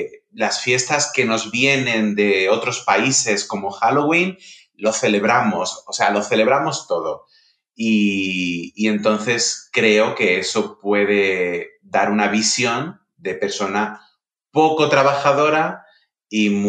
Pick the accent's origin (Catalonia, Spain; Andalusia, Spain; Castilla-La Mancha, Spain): Andalusia, Spain; accent: Andalusian; De mí, además, que soy quizás el andaluz con menos acento andaluz del planeta.